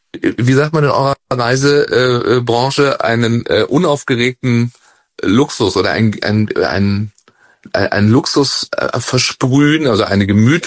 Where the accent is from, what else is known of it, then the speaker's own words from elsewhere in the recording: Baden-Baden, Baden-Württemberg, Germany; Also ich bin ja jetzt hier in Baden-Baden. Ich komme aus Baden-Baden. Das ist ein Kurort. Das ist ein mondäner Kurort.